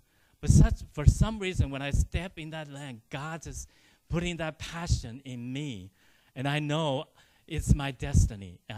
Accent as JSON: {"language": "English", "country": "Taiwan", "said": "So this person didn't know I was from Taiwan."}